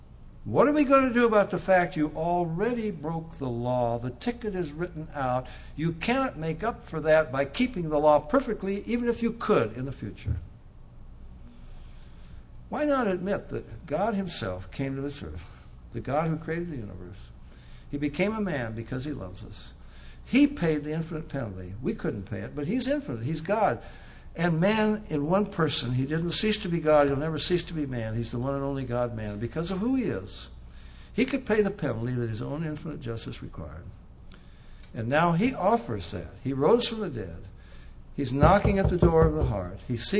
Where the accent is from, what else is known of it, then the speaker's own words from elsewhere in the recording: Riverside, United States; I was born and raised in Riverside.